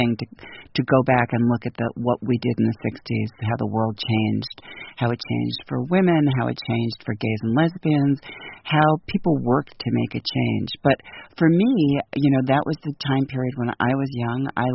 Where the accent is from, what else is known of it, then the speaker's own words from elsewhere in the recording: Long Island, New York, United States; I think because I grew up in Long Island, I felt like everything around was magical.